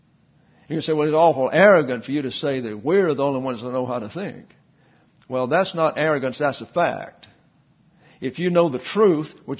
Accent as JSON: {"language": "English", "region": "the South", "country": "United States", "said": "I came from the South, and there may be five Catholics I knew in my entire life."}